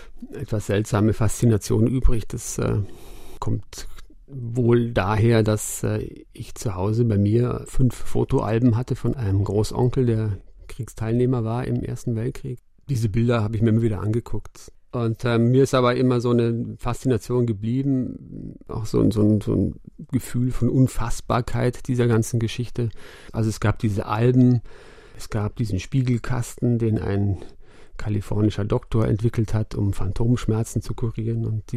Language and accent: German; Bavaria, Germany; Na, jetzt bin ich eigentlich schon ziemlich lange in München und vorher war ich im Vorort von München quasi aufgewachsen.